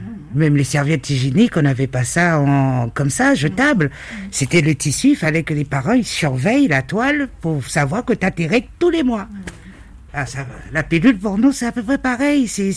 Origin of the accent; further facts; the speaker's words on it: Antilles, France; Et c'est vrai que c'est chez nous, aux Antilles aussi, c'est à peu près pareil, hein.